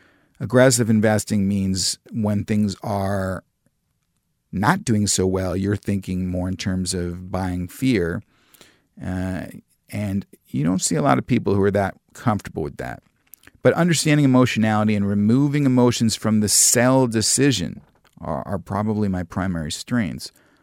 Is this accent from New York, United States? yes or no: yes; New York, United States; I grew up in New York and I read it quite a bit.